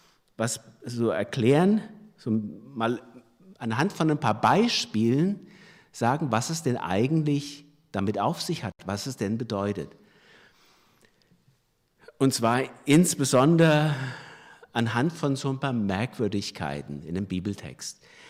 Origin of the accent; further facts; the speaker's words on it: Laufdorf, Hesse, Germany; Es ist jetzt nicht so, dass ich ganz fremd wäre. Ich komme ja nur aus Laufdorf.